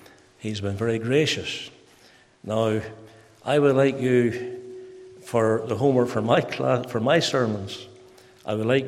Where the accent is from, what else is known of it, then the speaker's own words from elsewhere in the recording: Ballymena, Northern Ireland, United Kingdom; accent: Ballymena; now in United States; spite of the fact you've been in America for 14 years. And I said, no, I haven't. I'm very proud of my Ballymena accent.